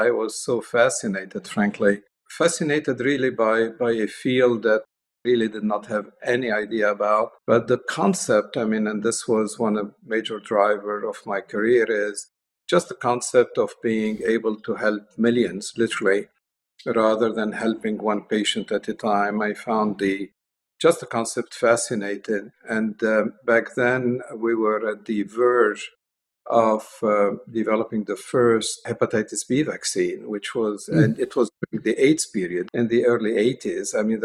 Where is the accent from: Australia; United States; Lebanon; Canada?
Lebanon; moved away as an adult; now in France; Well, I'm from Lebanese origin, so I did my medical studies in Lebanon at the French Faculty of Medicine of Beirut. So I was granted a French degree. And then because of the civil war in Lebanon, we decided to move to France